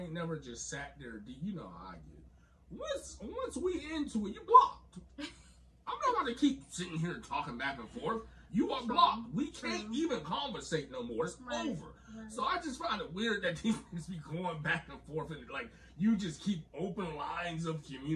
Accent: Florida, United States; Honestly, I'm from Florida.

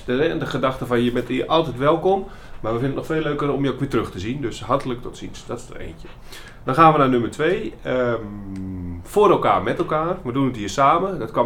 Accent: Winsum, Groningen, Netherlands; centrummanager in Zevenaar. Ik ben 46 jaar, ik kom oorspronkelijk uit Winsum.

